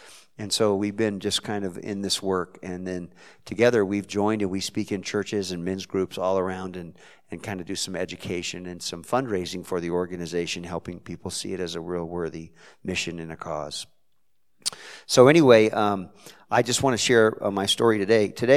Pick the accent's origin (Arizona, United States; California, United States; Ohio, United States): California, United States; Modesto; also born or lived in Salinas, California / Watsonville, California; I was born in Salinas, California, on the Monterey Bay area. So this is home turf. Raised in Modesto, California, in the San Joaquin Valley. And lived in Watsonville.